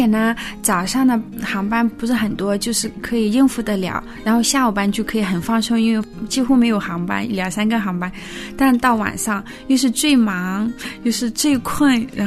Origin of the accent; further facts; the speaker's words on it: China; 外国人他问我是不是中国人，我说是的，他问我来自哪里